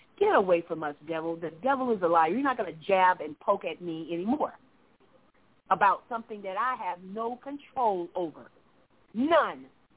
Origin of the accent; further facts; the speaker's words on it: Orlando, Florida, United States; And, you know, I am originally from Orlando. I don't know if you've ever listened to the show. But, you know, I'm from Orlando and miss home.